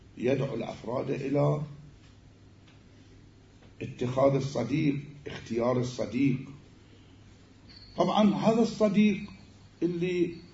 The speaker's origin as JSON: {"language": "Arabic", "country": "Iraq", "said": "مثل ما يقولون عندنا بالعراق"}